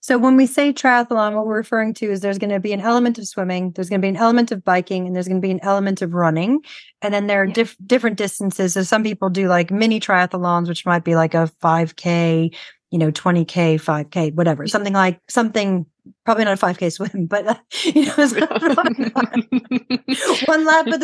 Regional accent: Hawaii, United States; born there; I was born in Hawaii, so I agree it's a completely magical place. But I was born in Oahu, not on the Big Island, so a little bit different.

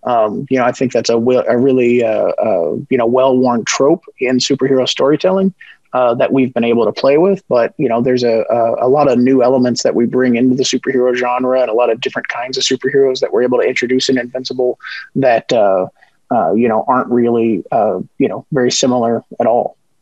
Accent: Kentucky, United States; it was created by two white guys, I was from Kentucky, Corey is from, New Mexico

